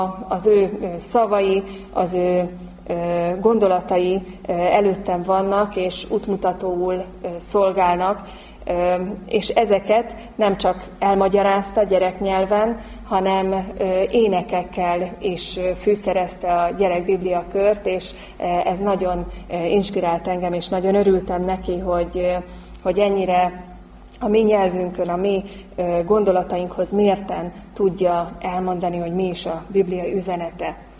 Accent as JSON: {"language": "Hungarian", "town": "Győr", "region": "Győr-Moson-Sopron", "country": "Hungary", "said": "Győri lévén, a Győr Nádorvárosi gyülekezetbe jártunk, testvéreimmel, édesapámmal együtt"}